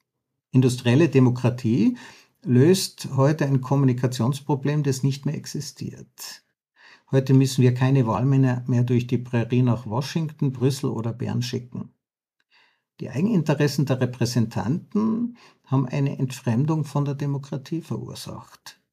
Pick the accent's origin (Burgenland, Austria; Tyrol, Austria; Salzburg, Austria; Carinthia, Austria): Tyrol, Austria; Ab dem späten 13. Jahrhundert ist in meiner Heimat Tirol die erste Festlanddemokratie entstanden.